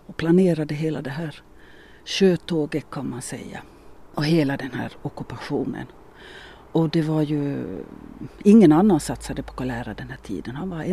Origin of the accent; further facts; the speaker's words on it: Maxmo, Ostrobothnia, Finland; Och sen är jag född och uppvuxen ute på Västerö i Maxmo. Maxmo kärgård.